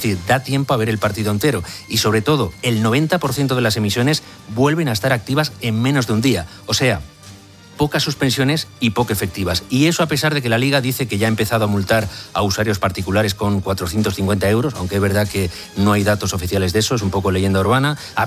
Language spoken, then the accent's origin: Spanish; Sant Boi de Llobregat, Catalonia, Spain; Estaba en alemán, pero como soy de San Boy de Bregat, te lo puedo traducir.